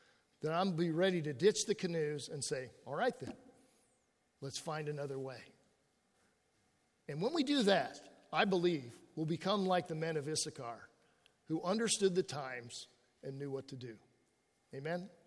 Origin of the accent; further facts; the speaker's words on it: California, United States; because as a Californian, you know, the archway in St. Louis was says Gateway to the West. I live in California.